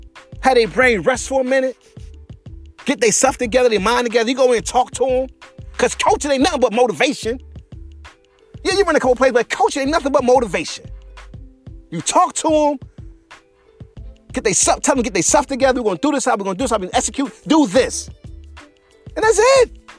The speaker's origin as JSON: {"language": "English", "town": "Philadelphia", "region": "Pennsylvania", "country": "United States", "tie": "born or raised there", "said": "I'm from Philly. Born and raised in Philly. West Philly, to be exact."}